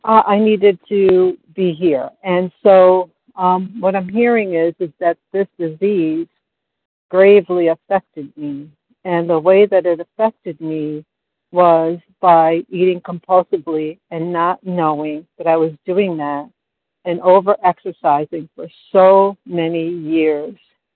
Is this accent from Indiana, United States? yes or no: no; New York, United States; I'm from New York.